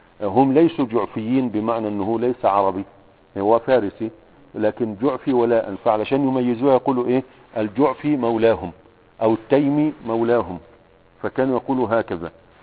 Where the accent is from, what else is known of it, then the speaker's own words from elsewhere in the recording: Egypt; وعندنا في مصر